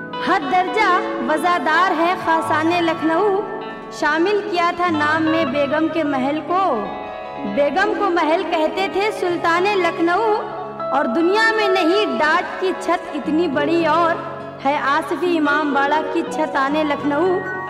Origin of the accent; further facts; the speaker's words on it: Lucknow, Uttar Pradesh, India; जी हाँ, मैं उसी लखनऊ की रहने वाली हूँ।